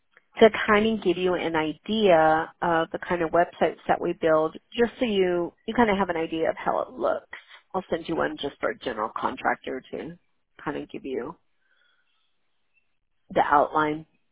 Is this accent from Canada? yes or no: no; West Coast, United States; I've had people ask me if I'm from the South, because I guess my name's popular in the South. I have no idea. I'm like, no, I'm from the West Coast.